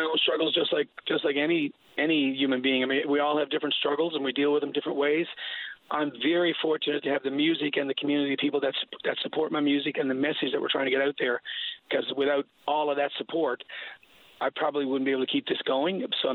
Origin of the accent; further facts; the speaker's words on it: Placentia, California, United States; it's a great place to grow up in. I mean, my hometown, Placentia. I'm appreciating it now more as I get older.